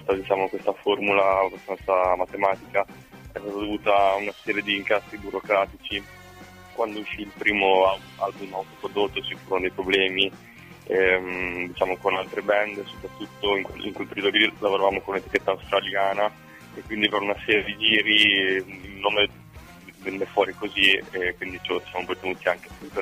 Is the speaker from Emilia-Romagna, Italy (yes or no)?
yes; Forlì, Emilia-Romagna, Italy; now in Bergen, Norway; adesso io sono in Italia, quindi ti parlo da Forlì, perché noi siamo entrambi di Forlì, però appunto io abito a Bergen perché sto studiando là